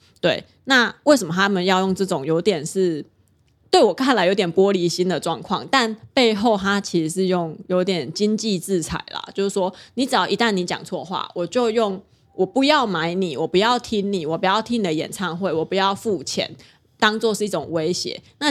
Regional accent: Taiwan; 那这样子我们台湾的粉丝是笨蛋吗？

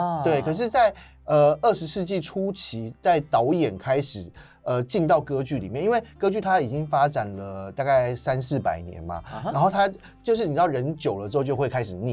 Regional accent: Taichung, Taiwan; now in Taipei, Taiwan; 所以我就从台中来到台北

